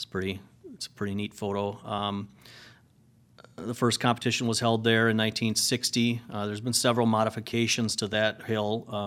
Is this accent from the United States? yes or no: yes; Westby, Wisconsin, United States; now in La Crosse, United States; You know, I live and work here in La Crosse, but I grew up in Westby, and I travel down there for meetings and to help work out.